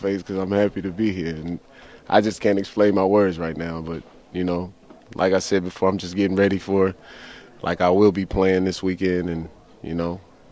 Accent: California, United States; I knew about him because we grew up around the Bay Area.

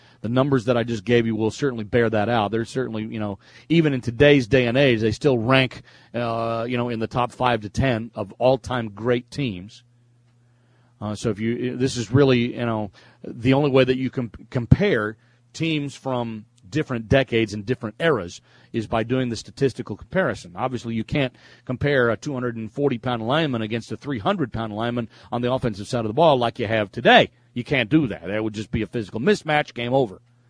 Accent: Fort Worth, Texas, United States; I grew up a Dallas Cowboys fan. I born and raised in Fort Worth, Texas.

